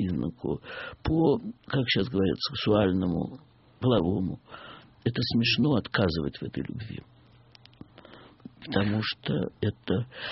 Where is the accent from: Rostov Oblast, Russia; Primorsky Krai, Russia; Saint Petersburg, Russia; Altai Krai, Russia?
Saint Petersburg, Russia; now in Moscow, Russia; Вот я уехала из Ленинграда. Живу в Москве.